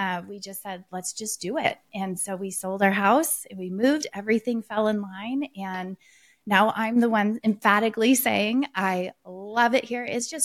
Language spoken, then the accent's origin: English; Chicago, Illinois, United States; also born or lived in California; and I'm originally from Chicago. And when we got married, we moved out to California and started having our kids.